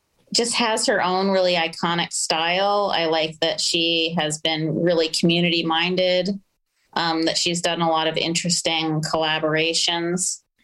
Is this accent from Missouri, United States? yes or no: no; Minneapolis, Minnesota, United States; So we're from Minneapolis and my sister's short and beautiful